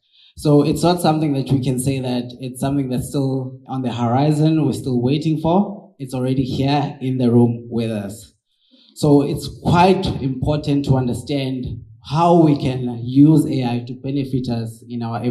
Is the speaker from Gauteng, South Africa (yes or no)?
no; Eastern Cape, South Africa; English is a second language; the person that's standing in front of you is from the Eastern Cape, born and bred in the Eastern Cape.